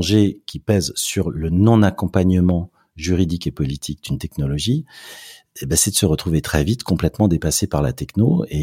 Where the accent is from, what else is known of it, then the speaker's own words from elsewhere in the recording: France; c'est les pouvoirs publics français, puisqu'on est français, et européens.